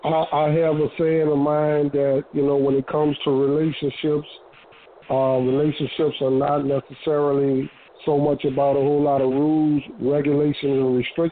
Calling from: Marietta, Georgia, United States; Yeah, I'm calling from Marietta, Georgia.

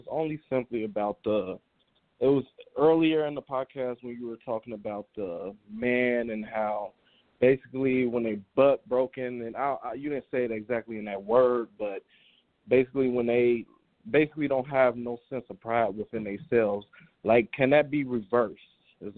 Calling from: Chicago, Illinois, United States; I'm calling from Chicago.

